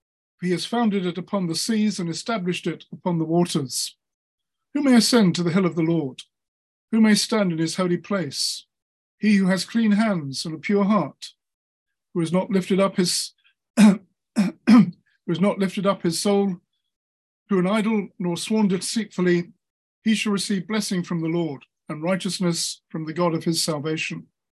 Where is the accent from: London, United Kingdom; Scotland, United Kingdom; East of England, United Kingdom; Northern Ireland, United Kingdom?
London, United Kingdom; If you don't know me … from North London, work in Bridge Christian Fellowship in Golders Green